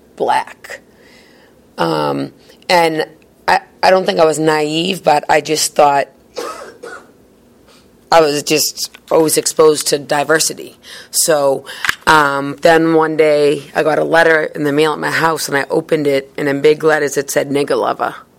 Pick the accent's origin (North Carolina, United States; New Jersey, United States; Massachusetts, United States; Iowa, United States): Massachusetts, United States; Boston; I was born and raised in High Park in Boston. Been here all my life.